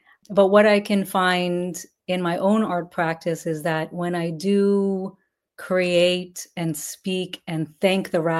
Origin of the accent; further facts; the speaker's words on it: Toronto, Ontario, Canada; informed by the fact that I grew up here in Toronto, informed by the fact that my community is multicultural